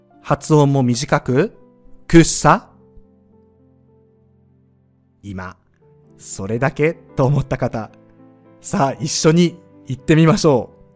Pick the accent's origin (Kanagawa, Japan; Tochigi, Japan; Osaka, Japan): Osaka, Japan; 僕は大阪人なのに話にオチがないので